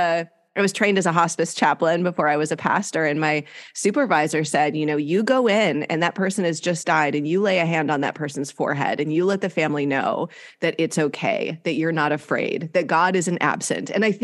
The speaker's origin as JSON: {"language": "English", "region": "Wisconsin", "country": "United States", "tie": "born or raised there", "said": "I grew up in Wisconsin and I thought ruby-throated hummingbirds were it. That was a hummingbird. And now I live in Southern California"}